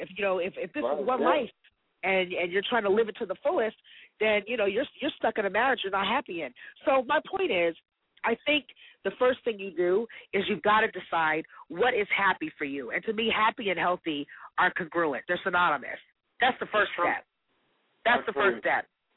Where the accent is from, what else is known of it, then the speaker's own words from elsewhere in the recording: Atlanta, Georgia, United States; You know, I was raised on Spelman's campus. So I was raised in a deep sisterhood.